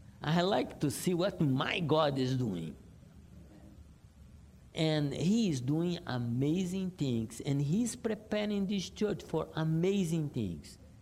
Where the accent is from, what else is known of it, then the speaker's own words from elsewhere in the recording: Rio de Janeiro, Brazil; Where I come from originally, I didn't say I come from Brazil. Okay. I came from the most exciting town in the world, Rio de Janeiro.